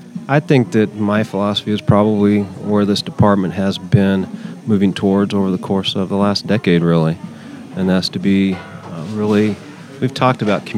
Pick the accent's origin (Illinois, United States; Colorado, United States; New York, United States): Colorado, United States; I grew up in Colorado, and I came out here in 1989 specifically for this job.